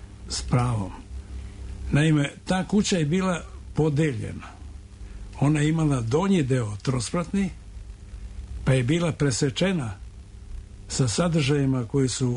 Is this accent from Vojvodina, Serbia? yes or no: no; Belgrade, Serbia; Ja sam odrastao u Šafarikovoj ulici, u zgradi koja je dvotrakt